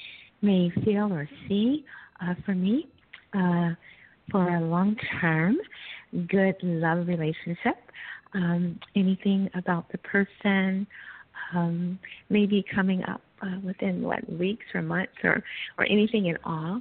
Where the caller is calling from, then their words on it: California, United States; Hi, this is … I'm calling from California.